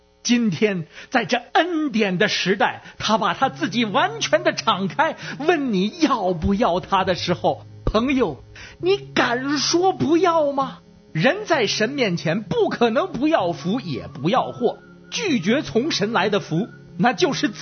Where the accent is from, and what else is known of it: Beijing, China